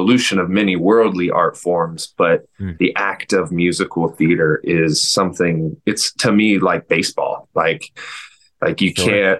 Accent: Tennessee, United States; also born or lived in Indiana; now in New York City, United States; and we grew up in Tennessee and Indiana, so it's like very different places.

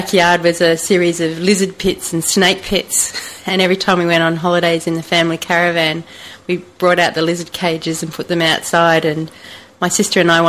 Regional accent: Victoria, Australia; also born or lived in Queensland / Sydney; I sort of grew up all over the place. I was born in Queensland, but spent a lot of my early childhood primary school years in country Victoria, on the Murray River

